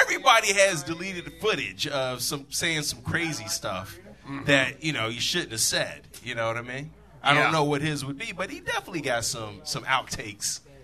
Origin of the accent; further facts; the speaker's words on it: Chicago, Illinois, United States; And I grew up a block from the lake. I'm from Chicago. I grew up, it's so stereotypical.